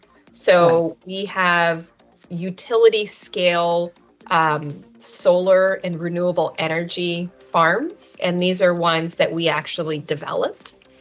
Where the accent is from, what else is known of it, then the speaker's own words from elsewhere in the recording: Canada; I grew up in Canada in a somewhat rural setting. I was situated in an area where, you know, we grew up on 20 acres. We had a lot of access to nature. We had, you know, a small family farm with chickens